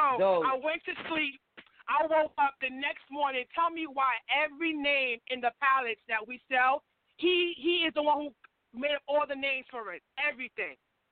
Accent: Brooklyn, New York, United States; Yo, I'm from Brooklyn. I'm from Brooklyn.

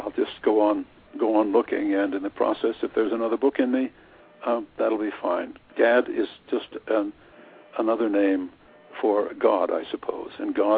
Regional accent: Alton, Illinois, United States; I simply walked into a little 250-watt radio station in my hometown, Alton, Illinois, and asked for a job.

